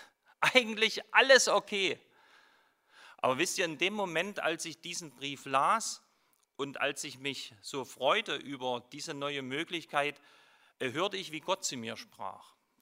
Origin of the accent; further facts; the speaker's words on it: East Germany, Germany; Ich bin in der DDR groß geworden als Christ